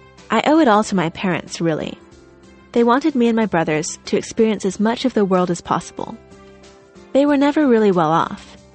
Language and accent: English; France; also born or lived in Germany / Switzerland; now in United States; I was born in Germany, grew up in France and Switzerland, but spent the last 10 years in America.